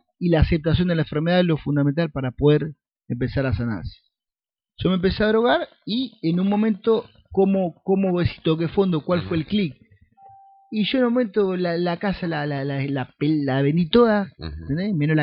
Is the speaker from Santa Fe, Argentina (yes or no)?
no; Buenos Aires, Argentina; yo soy de Buenos Aires